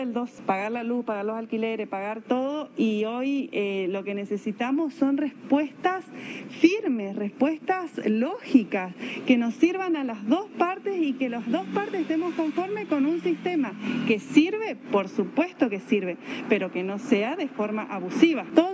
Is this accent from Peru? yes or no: no; Chaco, Argentina; porque nosotros somos chaqueños